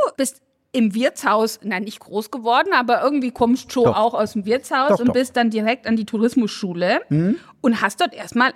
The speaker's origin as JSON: {"language": "German", "region": "Bavaria", "country": "Germany", "said": "ich komme aus Bayern, war immer schon viel auch in Österreich"}